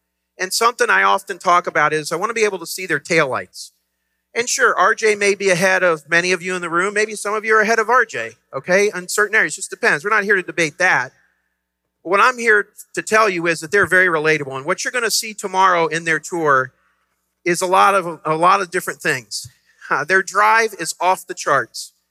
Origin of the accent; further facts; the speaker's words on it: Dayton, Ohio, United States; And I'm a small town guy. I'm from Dayton, Ohio.